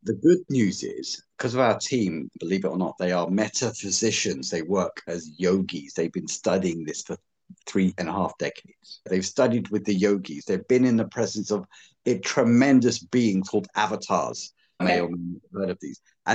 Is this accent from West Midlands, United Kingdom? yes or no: no; London, United Kingdom; actually, London, UK.